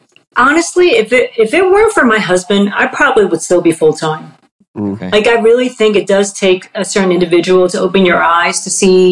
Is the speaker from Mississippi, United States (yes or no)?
no; New Jersey, United States; also born or lived in New York City; But I was born in New York City, though. So I was born in New York City. Going into third grade, they decided, oh, let's move the family. Let's go to New Jersey.